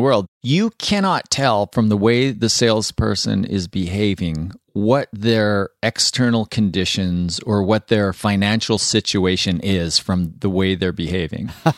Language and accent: English; Canada; and I should know because I'm Canadian, it's one of our official languages.